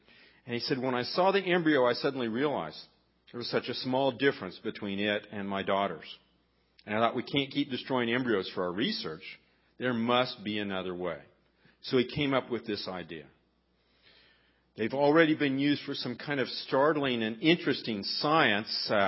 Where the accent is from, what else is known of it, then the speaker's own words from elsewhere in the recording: Kansas, United States; I am from Kansas and live there now and have been helping them.